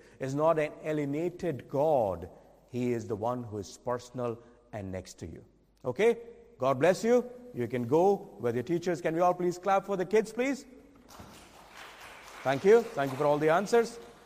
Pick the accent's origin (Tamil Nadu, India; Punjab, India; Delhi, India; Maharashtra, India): Delhi, India; because I'm born and brought up in Delhi, and I know every road, every building there